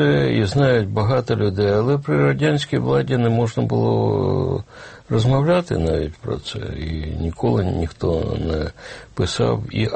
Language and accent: Ukrainian; Kyiv, Ukraine; Я, киянин, народився в родині, ну, такій свідомій, інтелігентній родині